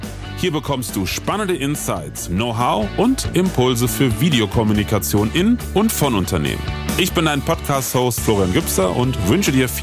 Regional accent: Bitburg, Rhineland-Palatinate, Germany; born there; Ich bin ja witzigerweise in Bitburg geboren.

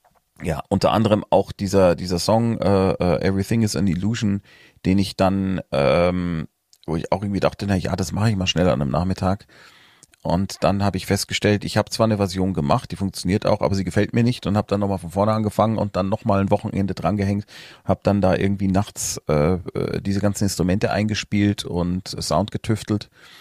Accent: Munich, Bavaria, Germany; Wir mussten dann tatsächlich nach Münchener Perlach ausweichen, wo ich aufgewachsen bin

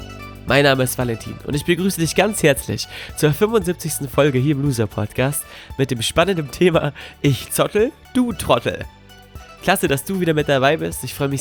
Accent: Melle, Lower Saxony, Germany; now in Gifhorn, Germany; bin ich in Melle, in Melle bei Osnabrück. Dort ist meine Heimatstadt, hier bin ich quasi groß geworden. Und jetzt bin ich mal wieder aus Gifhorn hierher gekommen.

